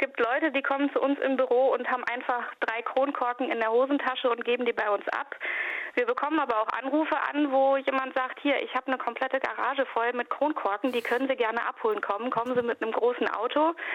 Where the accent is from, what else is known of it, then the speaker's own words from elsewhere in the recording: North Rhine-Westphalia, Germany; eher in meiner Heimat am Niederrhein